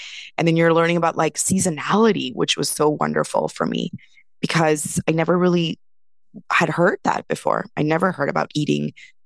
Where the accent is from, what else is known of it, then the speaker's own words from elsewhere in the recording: India; I come from India where it's such a beautiful, you know, way of living on a day to day. It's just naturally in our ways to eat collectively.